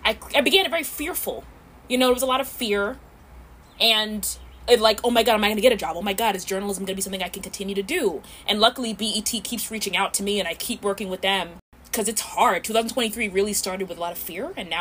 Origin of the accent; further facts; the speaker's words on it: New York, United States; because I'm from New York, so we're just naturally aggressive.